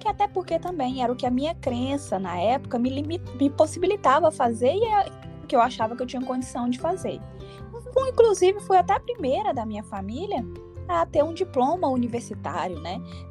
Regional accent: Governador Valadares, Minas Gerais, Brazil; eu sou de Minas Gerais, nasci e cresci na cidade de Governador Valadares, interior de Minas Gerais. Uma família muito, muito simples.

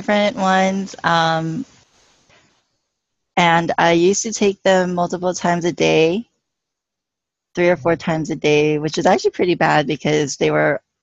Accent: Hawaii, United States; No, I'm from Hawaii. Okay. I'm from the island of Oahu, which is the capital of Hawaii.

